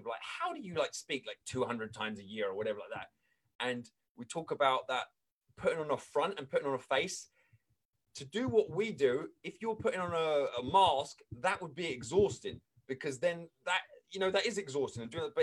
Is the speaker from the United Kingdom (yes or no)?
yes; England, United Kingdom; moved away; I mean, I grew up in England.